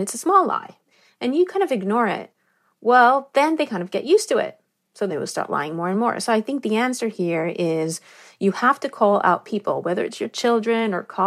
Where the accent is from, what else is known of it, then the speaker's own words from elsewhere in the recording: Southern District, Israel; I grew up in the Negev Desert in Israel. It's very hot.